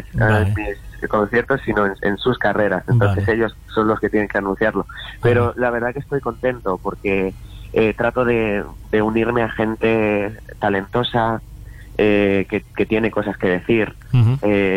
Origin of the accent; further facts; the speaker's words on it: Region of Murcia, Spain; now in Madrid, Spain; Pues no tengo tanto la oportunidad de ir a mi tierra natal porque estoy como a 4 horas de Madrid, y uh-huh, la verdad que es en Murcia